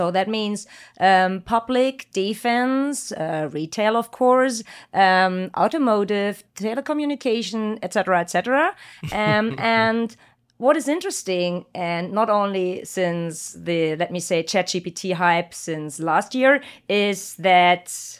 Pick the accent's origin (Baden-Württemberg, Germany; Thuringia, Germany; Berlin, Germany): Thuringia, Germany; English is a second language; I'm from Germany, from the heart of Germany. You can call it Thuringia. And I grew up on the east side of Germany.